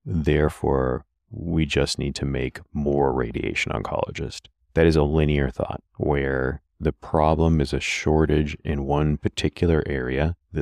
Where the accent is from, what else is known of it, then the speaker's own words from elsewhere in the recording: Keene, New Hampshire, United States; I'm from New Hampshire. I'm from about an hour and a half, 2 hour drive from here. I'm the only Radonc I know about from Keene, New Hampshire.